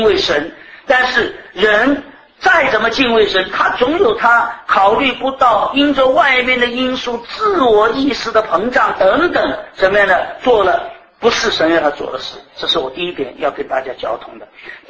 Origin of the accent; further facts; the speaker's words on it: China; 这个结亲按照我中国人的想法